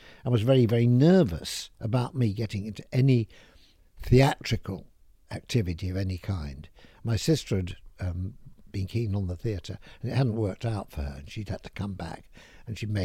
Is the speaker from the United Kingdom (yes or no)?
yes; Sheffield, Yorkshire and the Humber, United Kingdom; now in London, United Kingdom; I was born and brought up in Sheffield.